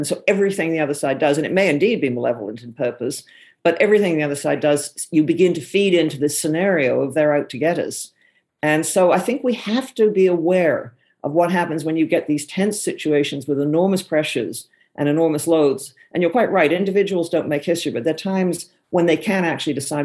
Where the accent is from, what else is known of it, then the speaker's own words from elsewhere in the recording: Canada; I'm Canadian